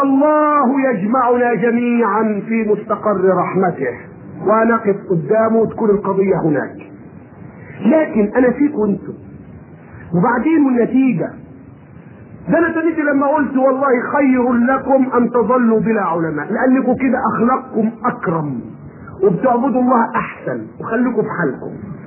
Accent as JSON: {"language": "Arabic", "country": "Egypt", "said": "في قاعدة عندنا في مصر ارجو ان تكون عندكم"}